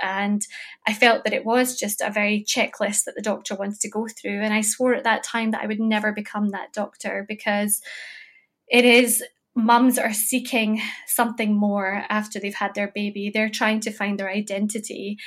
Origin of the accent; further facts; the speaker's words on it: India; my culture, we're Indian, and there's a period of 40 days typically in our culture where mum is expected to essentially be on bed rest.